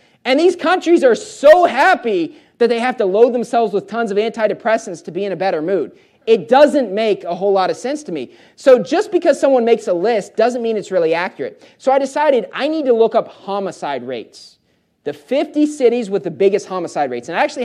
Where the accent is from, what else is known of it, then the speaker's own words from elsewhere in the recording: West Virginia, United States; I grew up in West Virginia.